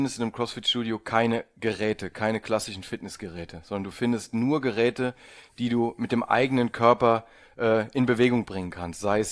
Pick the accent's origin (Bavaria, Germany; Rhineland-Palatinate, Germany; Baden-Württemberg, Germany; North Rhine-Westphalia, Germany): Rhineland-Palatinate, Germany; Trier; Bin aus Trier eigentlich.